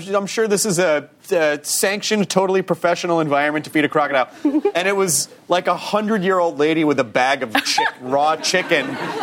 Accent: United States; I'm American, can I have an English menu?

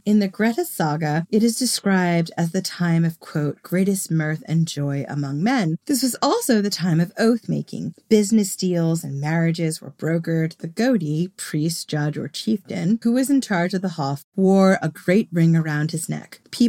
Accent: New York, United States; I grew up on Long Island. I grew up sort of coastal, and we would get these raging storms that would just attack in the winter

